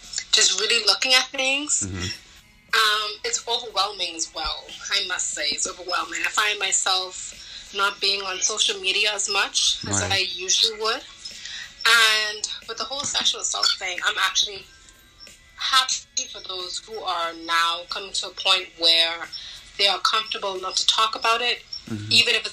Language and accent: English; Nassau, New Providence, Bahamas; I'm a recent graduate of Central State University, and I'm from Nassau, the Bahamas.